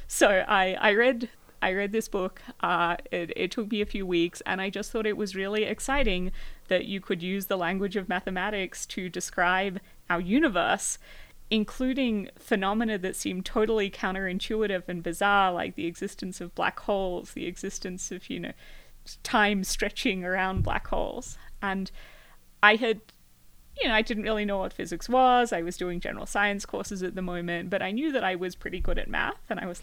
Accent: Australia; also born or lived in Fiji; I'm originally from Australia, so I mostly did high school in Australia, but I spent 3 years in Fiji as a kid as well.

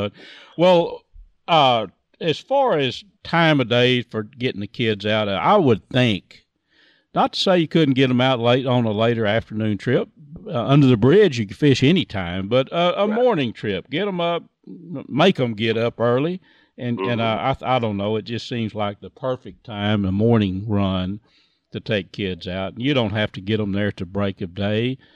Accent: Texas, United States; Of course, a kid like I was raised up in East Texas, catfishing is what we did.

